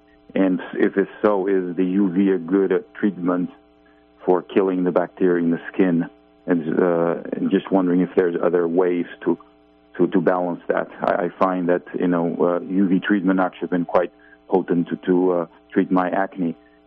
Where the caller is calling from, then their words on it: Connecticut, United States; from Connecticut.